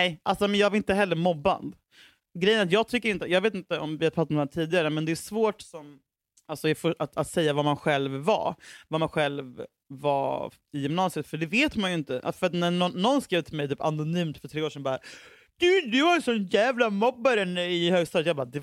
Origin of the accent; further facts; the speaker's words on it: Huddinge, Stockholm County, Sweden; Alltså kanske inte jag såg som det bara för att jag var från Huddinge.